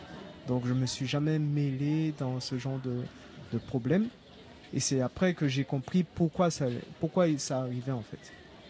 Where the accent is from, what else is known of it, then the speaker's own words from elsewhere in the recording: Martinique; moi je parle en tant que Martiniquais